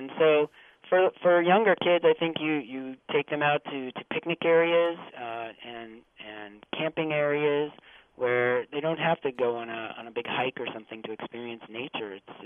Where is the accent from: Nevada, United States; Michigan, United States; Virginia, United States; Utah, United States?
Utah, United States; I grew up out in Utah, and, you know, if it wasn't for the mountains here, I'm not sure I would be very happy living in the East Coast or on the East Coast.